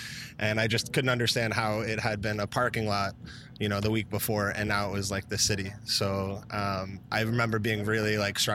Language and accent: English; Wellesley, Massachusetts, United States; Wellesley, Massachusetts.